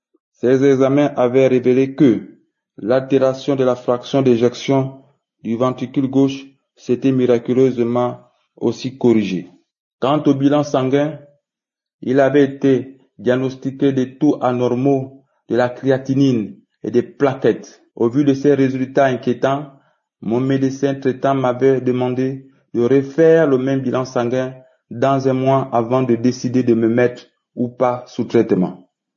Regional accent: Gabon; Je suis un Gabonais résident au Gabon.

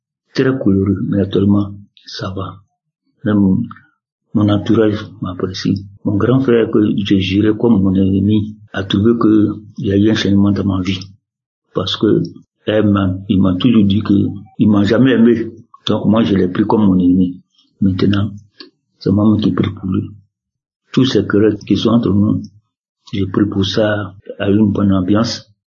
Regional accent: Côte d’Ivoire; Je suis un Ivoirien vivant en Côte d'Ivoire, dans la région de Marawi.

